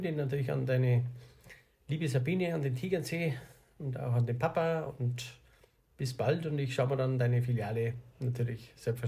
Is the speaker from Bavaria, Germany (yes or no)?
yes; Tegernsee, Bavaria, Germany; also born or lived in Munich; Meine Heimat Tegernsee, oder? Ist für mich, kann man das so sagen, oder eher München, Heimat? Das ist beides